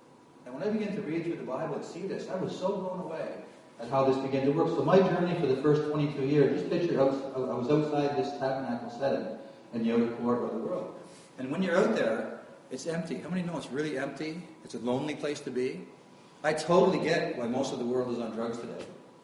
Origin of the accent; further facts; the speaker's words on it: Toronto, Ontario, Canada; So I grew up in Toronto. 1960 I was born.